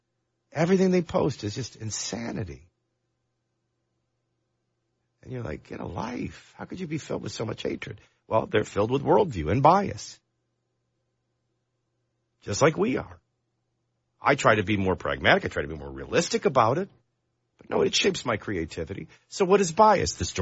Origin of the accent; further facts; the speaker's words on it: New Orleans, Louisiana, United States; now in Nashville, United States; Well, I grew up in New Orleans, so I guess I am your native son from the city of New Orleans. … now residing in beautiful Music City, USA, Nashville, Tennessee.